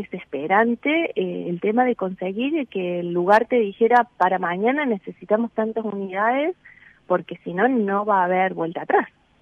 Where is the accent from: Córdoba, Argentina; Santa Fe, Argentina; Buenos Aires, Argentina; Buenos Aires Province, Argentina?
Córdoba, Argentina; Río Cuarto; nosotros somos oriundos de Río Cuarto